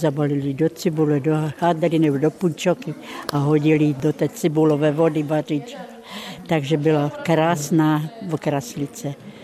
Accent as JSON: {"language": "Czech", "town": "Nový Jičín", "region": "Moravian-Silesian Region", "country": "Czechia", "tie": "born or raised there", "also_born_or_lived": "Ostrava", "said": "já jsem se narodila v Ostravě. Potom jsme se nastěhovali do Nového Jičína."}